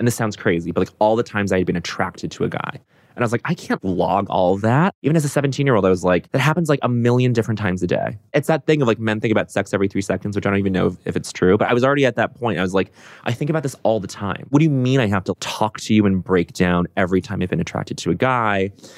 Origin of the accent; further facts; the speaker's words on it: Aurora, Colorado, United States; I grew up in Aurora, Colorado, suburb outside of Denver.